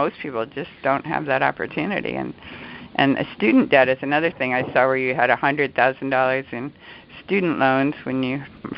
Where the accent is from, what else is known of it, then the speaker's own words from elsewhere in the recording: Los Angeles, California, United States; I'm from Los Angeles, and, of course, everybody here is a Democrat.